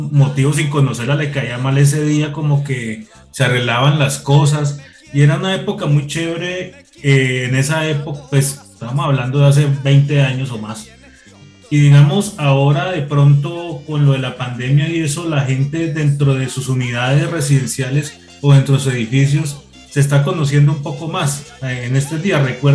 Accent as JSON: {"language": "Spanish", "town": "Cali", "region": "Valle del Cauca", "country": "Colombia", "lives_now": "Bogotá, Colombia", "said": "De pronto aquí en Bogotá no lo decía, pero como yo soy de Cali"}